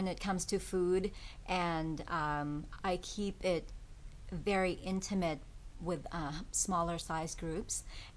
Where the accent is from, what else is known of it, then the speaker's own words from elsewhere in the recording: Thailand; I am from Thailand, and I grew up eating all these recipes.